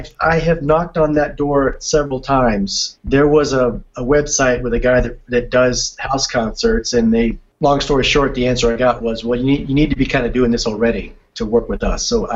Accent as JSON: {"language": "English", "region": "Georgia", "country": "United States", "accent": "Southern twang", "said": "Being from Georgia and being Southern, I had a twang naturally, probably in my songwriting, with my guitar playing and a little bit in my singing."}